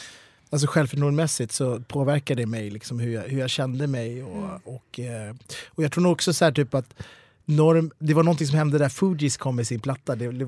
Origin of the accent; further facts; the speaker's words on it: Kista, Stockholm County, Sweden; now in Ängelholm, Sweden; Men när vi växte upp i Kista, så hade vi alltid folk hemma.